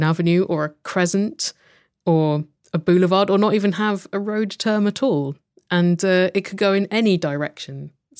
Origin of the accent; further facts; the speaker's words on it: United Kingdom; now in Tucson, United States; And I come from Britain, which does not have such a binary road naming system.